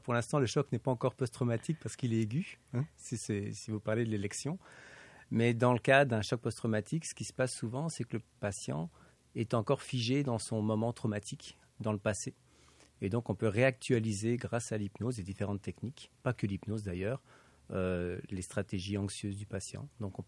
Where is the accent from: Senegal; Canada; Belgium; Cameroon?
Belgium; Donc moi, je viens de Belgique.